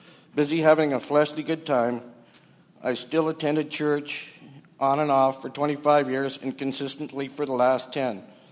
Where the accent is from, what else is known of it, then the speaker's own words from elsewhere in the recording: Detroit, Michigan, United States; Raised as an Irish Catholic in Detroit, going to Catholic school, I went through most of the sacraments so I too could go to heaven.